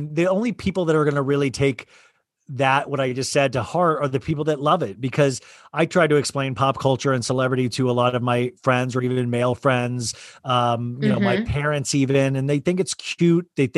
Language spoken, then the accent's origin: English; Kansas, United States; born or raised there